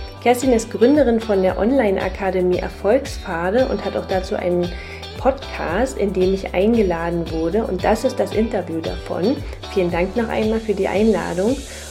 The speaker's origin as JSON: {"language": "German", "region": "Berlin", "country": "Germany", "said": "39 Jahre jung und komme aus Berlin. Jetzt wohnen wir zwar im Norden von Berlin, aber ursprünglich Berlinerin, also verzeiht mir mein Akzent, mein Dialekt. Ich versuche Hochdeutsch zu sprechen."}